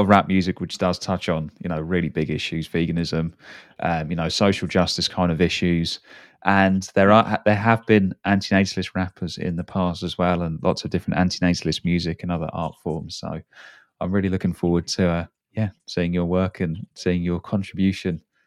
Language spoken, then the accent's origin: English; South Africa; Yeah, and I'm coming from South Africa